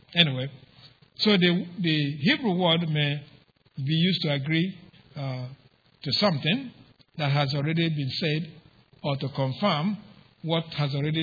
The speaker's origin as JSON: {"language": "English", "region": "Mississippi", "country": "United States", "said": "I said, I'm from Mississippi."}